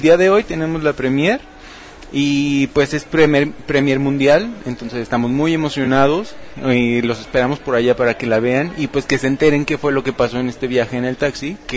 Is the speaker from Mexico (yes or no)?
yes; Mexico; él es un extranjero que está en México, está en mi país, y yo tengo la necesidad de hablar.